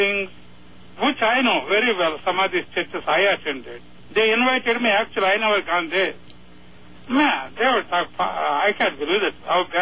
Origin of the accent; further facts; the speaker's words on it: India; And I'm a doctor by profession. I came from India.